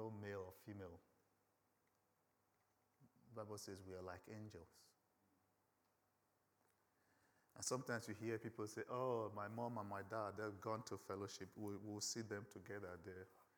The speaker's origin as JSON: {"language": "English", "country": "Nigeria", "accent": "Nigerian", "said": "And when I get excited, my Nigerian accent kicks in and you don't understand me. So if you don't understand, just speak in tongues. It's similar. I believe God created Nigerians before he created the English people."}